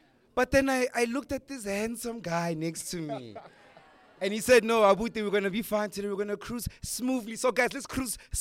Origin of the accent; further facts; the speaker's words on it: Limpopo, South Africa; I mean, you have to understand, we're two kids from Limpopo, and now we are sitting in front of Bona.